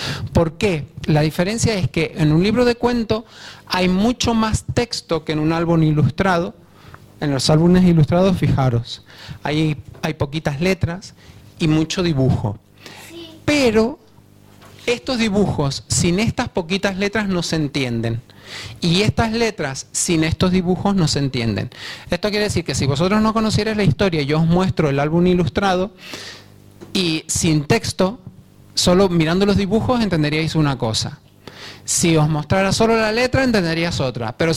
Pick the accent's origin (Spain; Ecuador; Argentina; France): Argentina; born there; esta niña es de donde yo nací, en Argentina, en vez de hablarnos de tú, nos hablamos de vos